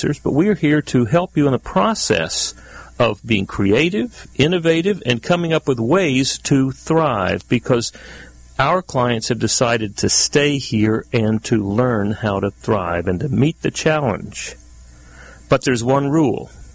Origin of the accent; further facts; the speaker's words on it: Texas, United States; I grew up in Texas.